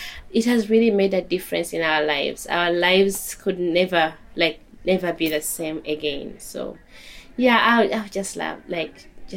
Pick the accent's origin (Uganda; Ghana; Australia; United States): Uganda; from Uganda.